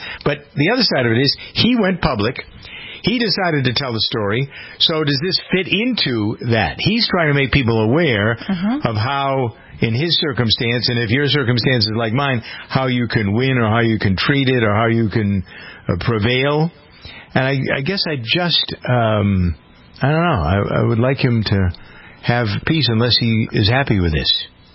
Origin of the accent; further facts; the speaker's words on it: Framingham, Massachusetts, United States; what we're doing here in my hometown of Framingham.